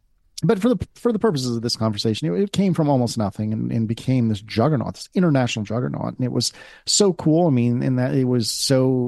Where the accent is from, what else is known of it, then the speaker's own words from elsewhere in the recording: United States; And it was something to be proud of as a nerd, as an American.